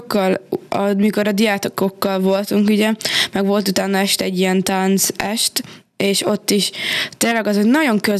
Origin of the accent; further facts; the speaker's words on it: Great Hungarian Plain, Hungary; born there; nekem így az Alföld miatt, ugye mert ide születtünk, ezért nekem így jobban kötődik.